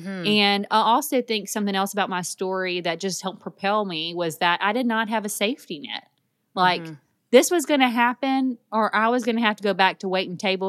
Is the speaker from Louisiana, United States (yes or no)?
yes; Louisiana, United States; I came home to my hometown. I was living in a different city at the time.